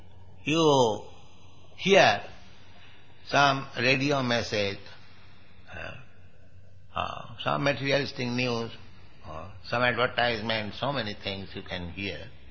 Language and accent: English; India; Just like you are American, I am Indian.